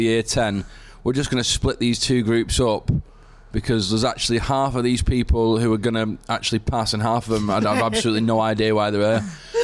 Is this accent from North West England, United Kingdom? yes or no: yes; Wigan, North West England, United Kingdom; born there; I was born in Wigan.